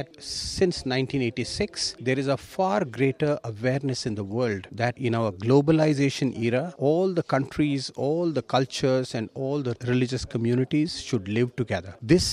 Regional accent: India; I represent Hinduism. I come from India.

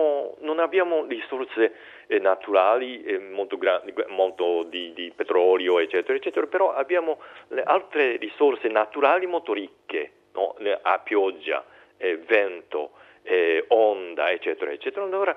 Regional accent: Ofunato, Iwate, Japan; Italian is a second language; nella mia parrocchia da dove vengo, di Ofunato

